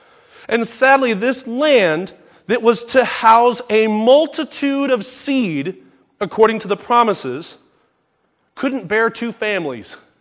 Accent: California, United States; See, I'm from California, so Tennessee is far away.

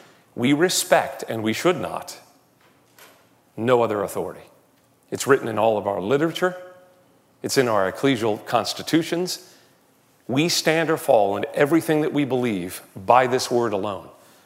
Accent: Texas, United States; whenever I say I'm from Texas, people say, do you know Stan Isbell?

